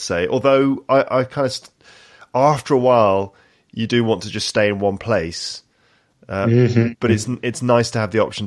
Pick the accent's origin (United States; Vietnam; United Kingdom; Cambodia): United Kingdom; England; accent: Midlands; I'm from the south and the Midlands, but basically I sound mostly like I'm from London, probably. I think sometimes my Midlands accent comes in a bit, but probably I just sound like I'm from London.